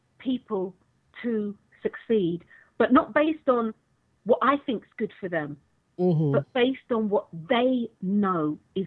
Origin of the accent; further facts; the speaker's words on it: London, United Kingdom; because I'm from London